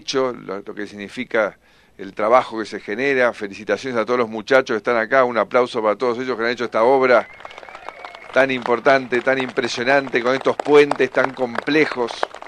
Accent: Argentina

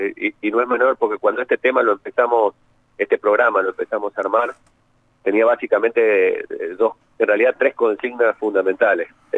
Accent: Mendoza, Argentina; yo soy mendocino

